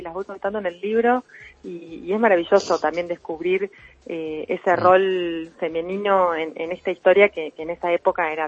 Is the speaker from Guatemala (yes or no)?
no; Argentina; la variedad cultural que tenemos como argentinos